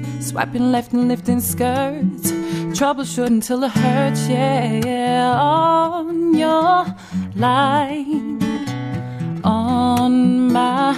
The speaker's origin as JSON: {"language": "English", "town": "Porirua", "region": "Wellington", "country": "New Zealand", "lives_now": "Christchurch, New Zealand", "said": "I'm from Wellington, from Porirua, but I live in Ōtautahi in Christchurch at the moment."}